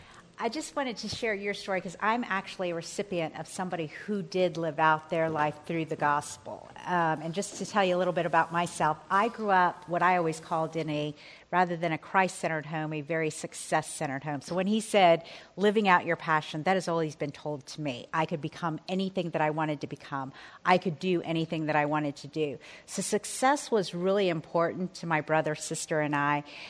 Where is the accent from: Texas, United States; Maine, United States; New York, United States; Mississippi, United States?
Texas, United States; also born or lived in England / New Mexico / Florida; In fact, I told my parents, I'm from Texas. I told my parents I was going to move here and stay here for 3 years and then eventually come home because this would be the last place that I lived. I lived in England, New Mexico, Florida, different places